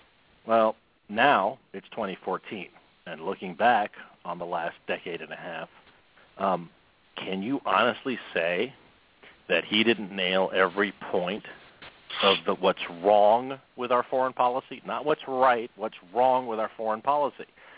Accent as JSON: {"language": "English", "country": "United States", "said": "Well, we're not British. We're Americans."}